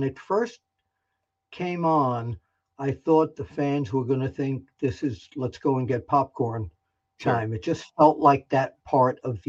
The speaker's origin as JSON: {"language": "English", "region": "New York", "country": "United States", "lives_now": "Philadelphia, United States", "said": "You know, living here in Philly, even though I'm a New Yorker, but living here in Philadelphia"}